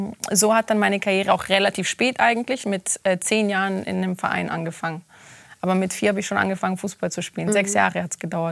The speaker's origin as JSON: {"language": "German", "country": "Italy", "said": "Als Italienerin logischerweise war es für mich kein ganz fremdes Land, aber eine fremde Stadt."}